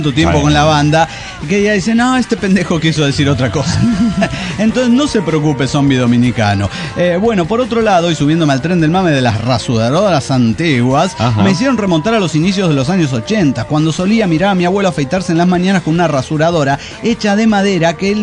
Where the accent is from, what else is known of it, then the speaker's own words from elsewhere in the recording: Mexico; now in San Francisco, United States; Soy mexicano y en la actualidad me encuentro viviendo en San Francisco.